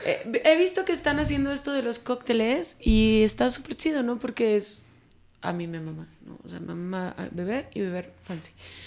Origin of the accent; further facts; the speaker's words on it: Maspalomas, Canary Islands, Spain; Los libros y ya está. O sea, si crecí en Canarias.